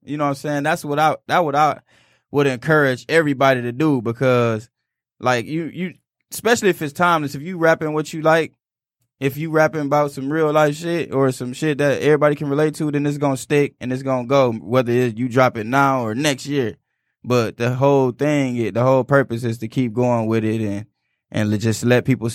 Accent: Saginaw, Michigan, United States; It's a lot of, I ain't saying this because I'm from the Sag, but it's a lot of people rapping. But Saginaw definitely be more creative.

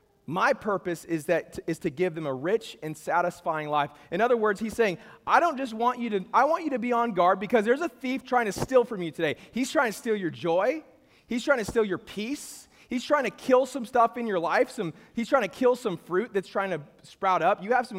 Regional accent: Bakersfield, California, United States; I'm from Bakersfield. I love Bakersfield now. But at age 18, I was like, I got to get out.

